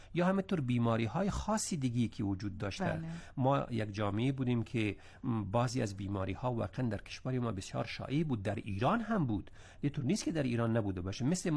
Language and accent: Persian; Afghanistan; now in Iran; ما به عنوان یک افغان، به عنوان یک مهاجر، یک پناهنده، یک کسی که در خانه خود نتانستیم بمانیم،